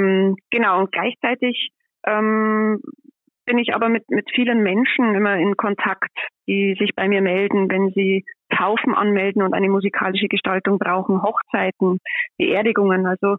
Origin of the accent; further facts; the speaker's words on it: Neusorg, Bavaria, Germany; Ich komme aus Neusorg, bin dort aufgewachsen, bin in Marktredwitz zur Schule gegangen und dann nach dem Abitur bin ich nach Regensburg gegangen.